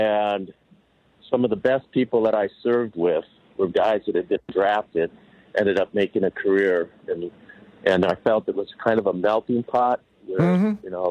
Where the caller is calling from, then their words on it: Seattle, Washington, United States; Seattle, Washington.